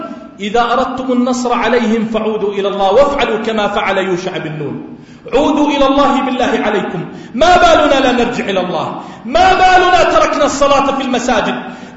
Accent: Jordan; اللهم اجعل بلدنا الأردن واحة للأمن والأمان

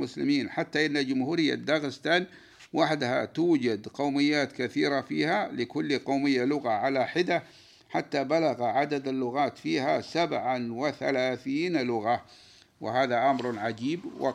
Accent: Saudi Arabia; وناهيك بمساحة بلادنا السعودية

